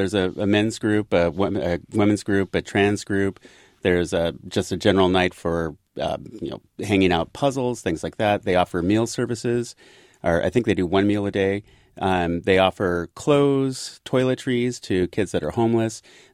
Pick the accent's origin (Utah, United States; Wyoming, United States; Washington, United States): Washington, United States; Port Gamble; I'm from Port Gamble, and it's not that far from Seattle, but as the crows flies, 25, 30 miles.